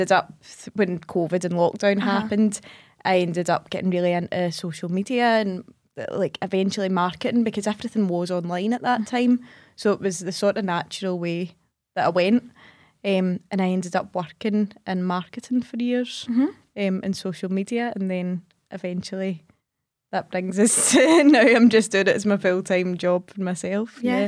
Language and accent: English; Bellshill, Scotland, United Kingdom; I was born in Bells Hill, and that's where I grew up. I still live in Bells Hill.